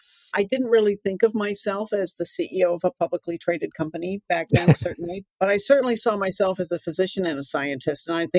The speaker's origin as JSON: {"language": "English", "town": "Evanston", "region": "Illinois", "country": "United States", "tie": "born there", "said": "I was born in Evanston, Illinois."}